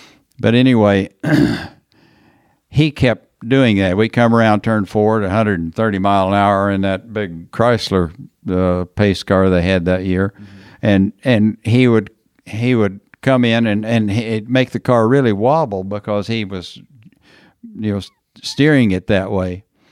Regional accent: Texas, United States; I think being a Texan, I think probably being in Las Vegas in November for the rodeo finals.

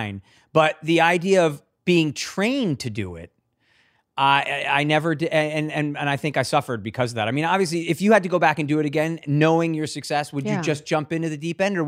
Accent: Avon, Connecticut, United States; also born or lived in Hartford; I'm from, I was born in Hartford. I'm from a town in Avon.

